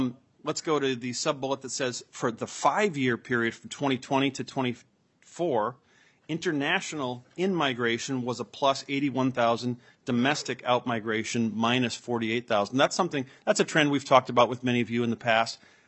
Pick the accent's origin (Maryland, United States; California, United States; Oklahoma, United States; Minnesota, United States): Minnesota, United States; St. Cloud; But I would also note I come from the St. Cloud area, as many of you know.